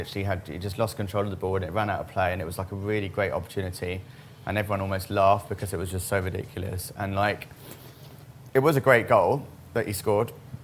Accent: Crouch End, London, United Kingdom; So I'm from Crouch End originally, Hornsey, and then I went to school in Muswell Hill

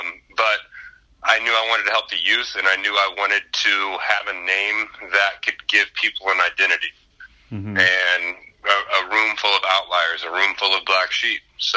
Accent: Cincinnati, Ohio, United States; But to move back and do it in my hometown meant everything to me. I knew that it was possible. I knew that Cincinnati was lacking that independent, culture-based, family-based performance center.

